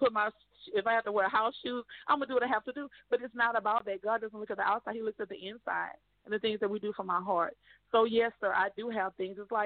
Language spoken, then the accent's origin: English; Maryville, Louisiana, United States; now in Lake Charles, United States; I was from a little town called Maryville, Louisiana, maybe about 1,200 people there. We had one school, kindergarten through 12th, went to the same school. So I was from very, very country town.